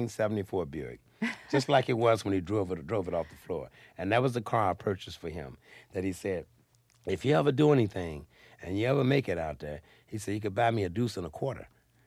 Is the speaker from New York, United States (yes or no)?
no; Florida, United States; We come from Florida.